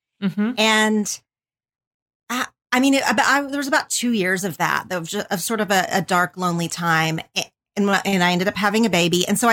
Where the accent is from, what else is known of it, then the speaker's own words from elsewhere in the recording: Oklahoma, United States; growing up in Oklahoma, I felt like you stand out when you're different in like smaller areas, of course.